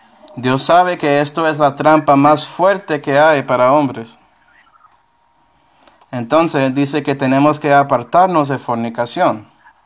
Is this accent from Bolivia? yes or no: no; Buffalo, New York, United States; soy de Búfalo, entonces estamos cerca, hay un coste del río Niágara